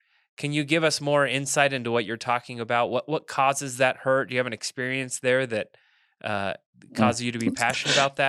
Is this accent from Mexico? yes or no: no; United States; when people find out I'm American, there's a certain amount of status